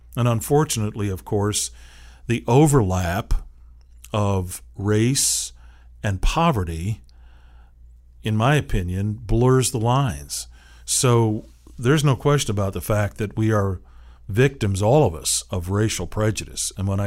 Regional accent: Seattle, Washington, United States; now in Tallahassee, United States; And growing up in Seattle, yeah, I saw some of it there, but nothing like what I discovered in Tallahassee when I moved here, you know, some 40 years ago.

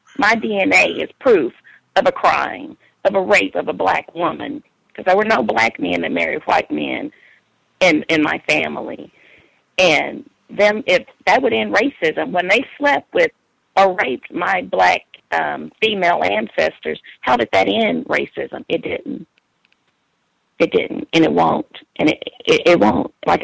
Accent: the South, United States; And many black in the South, especially, I'm from the South, I know for a fact many were lynched here in Texas

